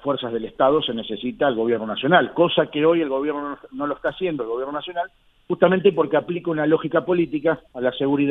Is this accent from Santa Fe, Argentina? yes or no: yes; Rosario, Santa Fe, Argentina; born there; nosotros que vivimos, que nacimos, en mi caso, en Barrio Belgrano, en la ciudad de Rosario.